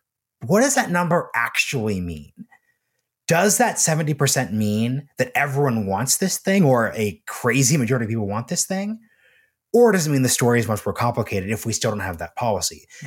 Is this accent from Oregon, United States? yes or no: yes; Oregon, United States; I'm from Oregon. Oregon had death dignity laws.